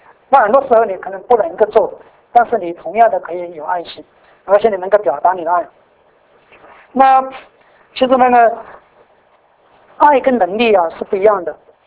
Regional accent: Sichuan, China; accent: Sichuan; now in United States; 我普通话还带到四川口音。那我见过说方言的姐妹，所以我在美国我们教会里面有几个弟兄姐妹

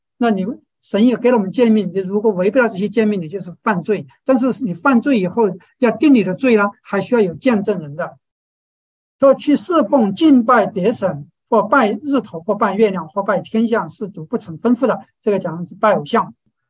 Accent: China; 那有时候我们会觉得，特别我们中国人，我们会觉得多一事不如少一事

